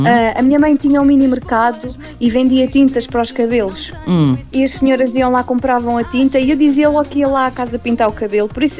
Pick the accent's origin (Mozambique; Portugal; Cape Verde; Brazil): Portugal; Castelo Branco; Sou Castelo Branco